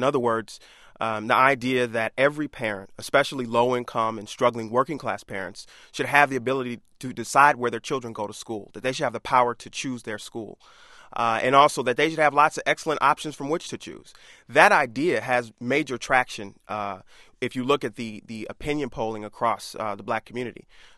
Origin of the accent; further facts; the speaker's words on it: Detroit, Michigan, United States; I mean, I'm from Detroit, and so the public schools that I went to my whole life were 98% black. And I lived in a city that was 98% black.